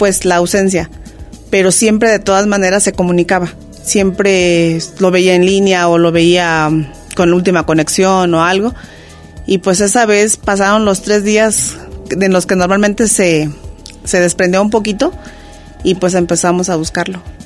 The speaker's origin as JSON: {"language": "Spanish", "region": "Zacatecas", "country": "Mexico", "moved": "yes", "lives_now": "Guadalajara, Mexico", "said": "Yo soy originaria del estado de Zacatecas. Mi familia radica en el norte de Zacatecas. Yo tengo aquí en Guadalajara viviendo ya 44 años."}